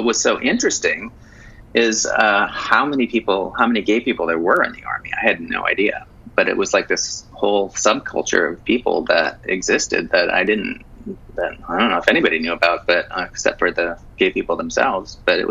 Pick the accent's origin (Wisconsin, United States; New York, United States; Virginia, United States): Wisconsin, United States; moved away as an adult; And then, so I was stationed in California for a year, and I kind of liked, growing up in Wisconsin too, you kind of idolize California as being a paradise with beaches and, you know, swimming pools and movie stars.